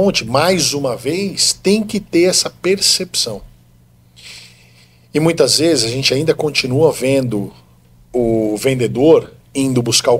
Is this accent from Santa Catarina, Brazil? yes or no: no; São Paulo, Brazil; also born or lived in Campinas; Eu só nasci em Campinas. Minha mãe já me deu uma bica, eu já fui para São Paulo na mesma hora. Eu só nasci.